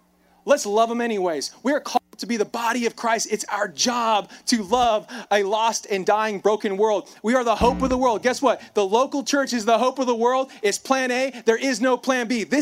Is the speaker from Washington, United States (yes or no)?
no; Bakersfield, California, United States; I'm from Bakersfield, California. Any Bakersfield people? Love you, Mom.